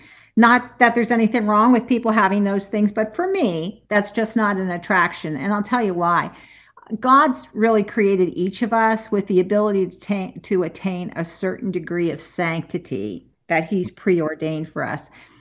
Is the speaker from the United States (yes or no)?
yes; Reading, Pennsylvania, United States; So my siblings and I were raised near Reading, and I was the first person in my family to ever attend college.